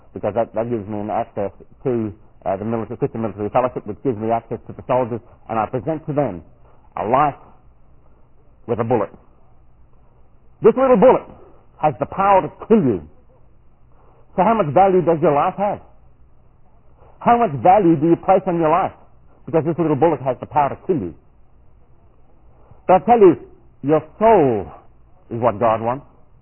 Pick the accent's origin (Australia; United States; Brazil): Australia; I was presenting myself as an Australian. I served in Vietnam.